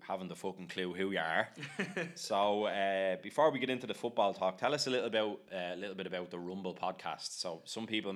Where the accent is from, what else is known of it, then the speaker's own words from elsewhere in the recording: Ireland; So we like chatting football, we're Irish, we like having alcohol.